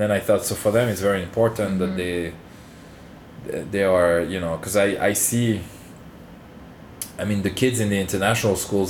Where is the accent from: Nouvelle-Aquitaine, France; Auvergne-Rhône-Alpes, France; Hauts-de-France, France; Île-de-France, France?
Île-de-France, France; Paris; English is a second language; Yeah, I come from Paris.